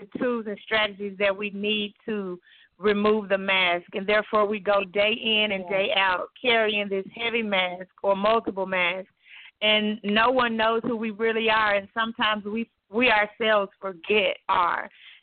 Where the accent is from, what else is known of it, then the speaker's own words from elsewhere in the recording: Memphis, Tennessee, United States; now in Houston, United States; Right now I am residing in Houston, Texas, but I am from Memphis. I've been in Houston for about 2 years.